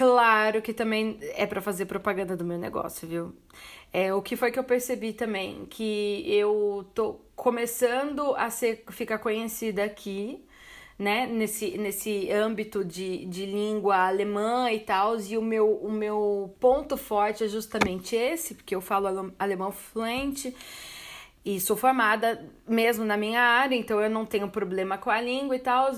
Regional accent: Sorocaba, São Paulo, Brazil; Eu sou de Sorocaba, do interior do estado de São Paulo

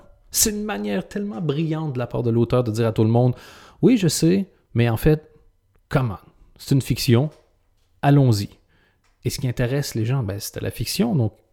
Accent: Canada; moved away; c'est quelque chose qui me fascine depuis que j'ai quitté le Canada, donc il y a au moins une quinzaine d'années.

